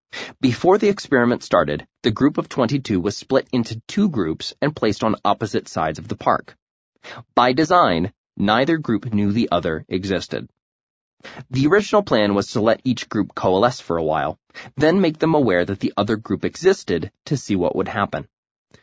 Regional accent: Ohio, United States; I grew up in Northern Ohio, where the Ohio State-Michigan State rivalry is alive and well.

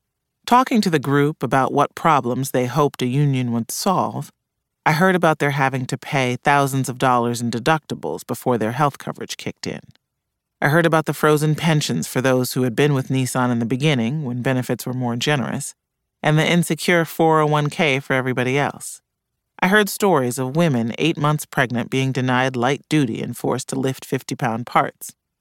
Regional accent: Midwest, United States; I grew up in the Midwest, where driving a foreign car was seen as low treason

